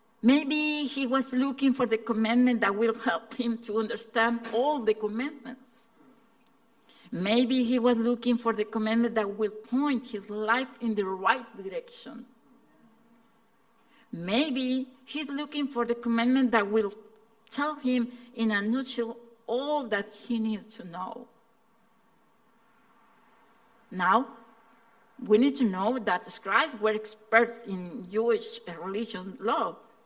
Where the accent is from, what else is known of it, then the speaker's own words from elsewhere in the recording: Guatemala; first language Spanish; English is a second language; I am from Guatemala, and what else I can tell you?